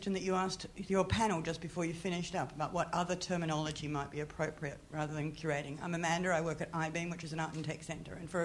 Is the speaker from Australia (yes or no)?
yes; Australia; from my accent, I'm Australian